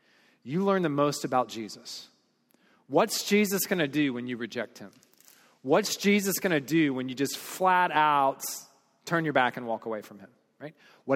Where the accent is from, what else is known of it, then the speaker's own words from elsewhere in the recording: the South, United States; my immediate response is a smile on my face, because I'm a Southerner